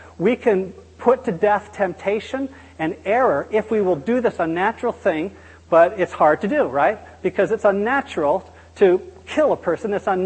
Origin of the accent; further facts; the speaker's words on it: Canada; And I think perhaps being Canadian only makes it worse. We're so polite, you know, so unlike us to say, well, no, that's wrong.